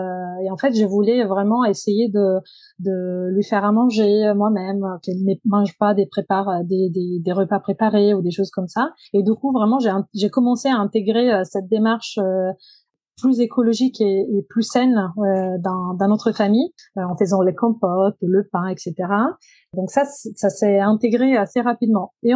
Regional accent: Italy; accent: Italian; French is a second language; now in France; Et comme donc je suis italienne, peut-être ça s'entend de mon accent

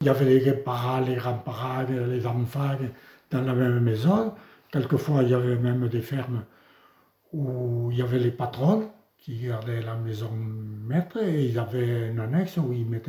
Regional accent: Beaumarchais, Occitanie, France; born there; Moi, je suis né à Beaumarchais, le 27 septembre 1934, dans le Gers. Et après, bon, mon père, ma mère étaient natifs de Bassous.

